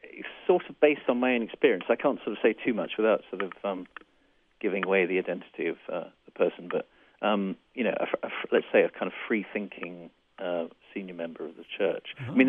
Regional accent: Scotland, United Kingdom; because I was brought up in Scotland

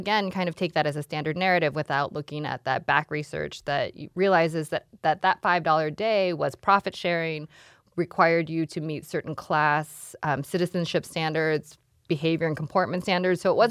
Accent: Detroit, Michigan, United States; also born or lived in California; I grew up in Metro Detroit, and I spent about a decade living in California, first in Northern California and Southern California

